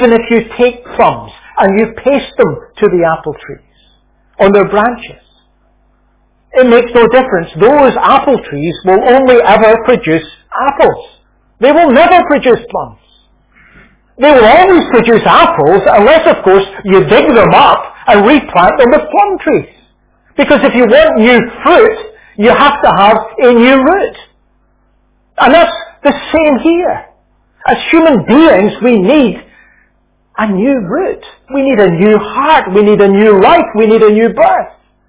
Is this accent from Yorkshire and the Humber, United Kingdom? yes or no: no; Scotland, United Kingdom; where I grew up in Lanarkshire, we lived not very far from the Clyde Valley.